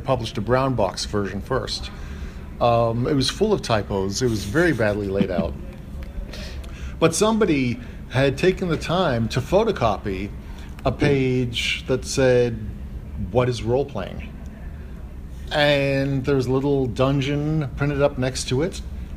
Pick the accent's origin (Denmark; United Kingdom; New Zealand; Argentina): United Kingdom; And as a British schoolboy, you just play with these little Airfix 1/72 figures, plastic figures.